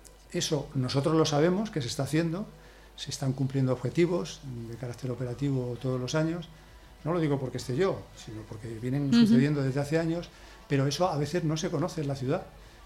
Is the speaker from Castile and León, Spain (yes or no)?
no; Toledo, Castilla-La Mancha, Spain; es la fiesta mayor de mi ciudad, de mi patria chica, de Toledo.